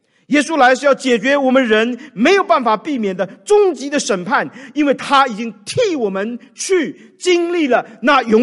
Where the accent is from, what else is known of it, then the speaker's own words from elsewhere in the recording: China; 我常常在想，我们都中国人很喜欢送礼，对不对？